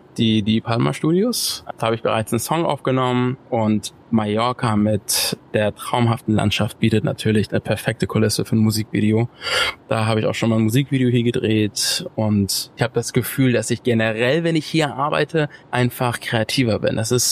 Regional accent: Hamburg, Germany; ich komme aus Hamburg, bin in Hamburg aufgewachsen, bin da geboren, zur Schule gegangen, bis zum Abi.

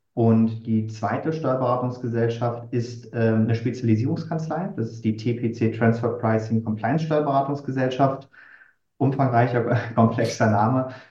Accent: Berlin, Germany; born there; Bin 33 Jahre alt, liebe das Reisen und bin gebürtiger Berliner und stolz drauf.

